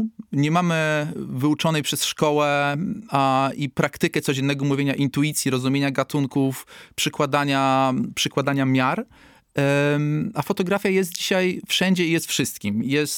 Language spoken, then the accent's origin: Polish; Podlaskie Voivodeship, Poland; now in Germany; Pochodzę z Podlasia, mieszkam aktualnie w Niemczech, przyjeżdżam do Polski w odwiedziny do rodziny, na wakacje, często do pracy.